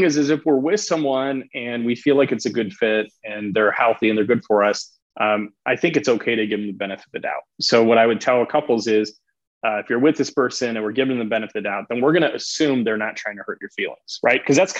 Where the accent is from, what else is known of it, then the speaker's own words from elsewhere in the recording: South Dakota, United States; I mean, I'm talking with you, so I'm from South Dakota, from the Midwest.